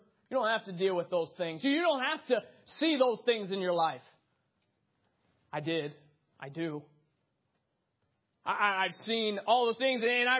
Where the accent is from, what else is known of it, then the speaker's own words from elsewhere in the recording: Pittsburgh, Pennsylvania, United States; we grew up right outside of Pittsburgh.